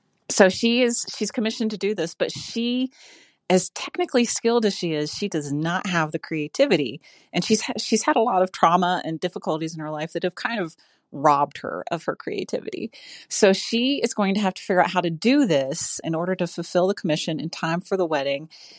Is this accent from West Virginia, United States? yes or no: yes; West Virginia, United States; I'm a seventh generation West Virginia girl. My husband and I still own the family farm that I grew up on in West Virginia